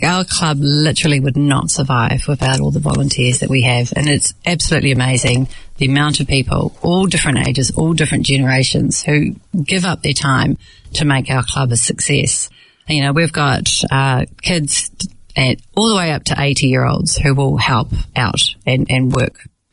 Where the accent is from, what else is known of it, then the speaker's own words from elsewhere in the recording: Oratia, Auckland, New Zealand; So I was born here, as were my parents, but we were raised Delhi. You know, we grew up in Oratia with millions of cousins, and we came to the club weekly where we met other Delhi kids.